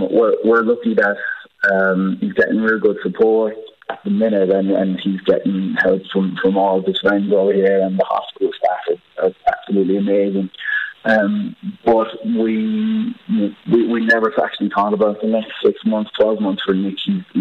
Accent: Ballyduff, Munster, Ireland; my parents were watching it from home in Ballyduff

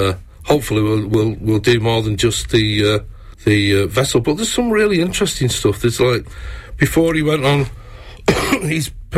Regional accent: Manchester, North West England, United Kingdom; You know, I'm from Manchester.

